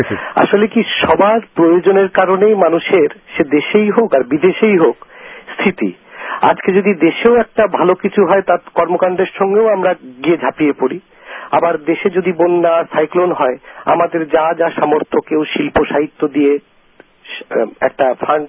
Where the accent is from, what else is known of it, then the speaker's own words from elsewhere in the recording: Pabna, Rajshahi Division, Bangladesh; now in Paris, France; সেই ছোটবেলায় পাবনায় যে শহরে জন্মেছি সেখানে যেরকম নিতাম, এখনো সেই গন্ধটা প্যারিসে বসে অনুভব করি। আমি থাকি আসলে দক্ষিণ শহরতলিতে, যেখানে অর্লি এয়ারপোর্ট।